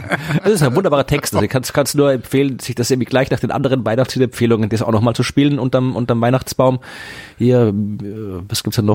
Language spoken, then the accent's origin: German; Austria; Ich als Österreicher muss ich dann, kann ich nicht anders als hier